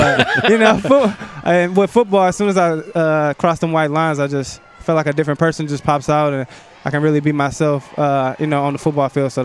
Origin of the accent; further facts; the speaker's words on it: Detroit, Michigan, United States; I was being from Detroit, I was a Lions fan, you know